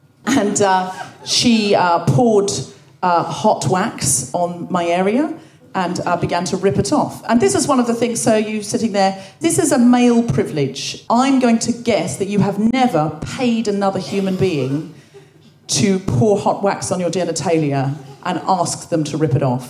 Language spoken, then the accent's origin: English; Australia; moved away as an adult; now in United Kingdom; I was born and raised in Australia. I know I don't sound especially Australian, but I read a lot of Enid Blyton as a child, and I picked up the accent from the books.